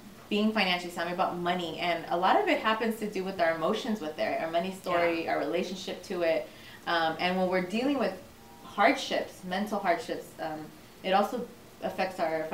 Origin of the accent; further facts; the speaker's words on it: Inglewood, California, United States; We grew up in Inglewood, so, and she would tell us, she's like, we live in the most fortunate country in the world.